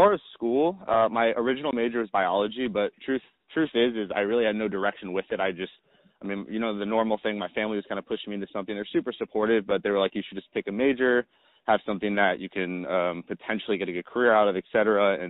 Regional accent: Maryland, United States; moved away as an adult; also born or lived in Indiana; About 24 years old right now. I grew up in Maryland, and when I was 18, I moved out to Indiana for school

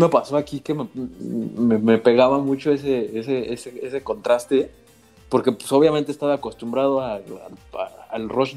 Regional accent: Mexico; yo creo que a lo mejor también influye que soy mexicano y crecí con esa cultura, ¿no?

